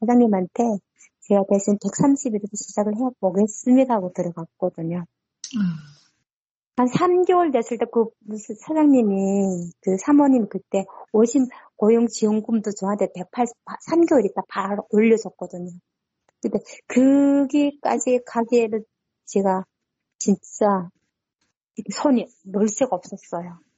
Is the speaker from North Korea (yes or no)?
yes; North Korea; accent: North Korean dialect; 제가 이북 사람이 탈북민이니까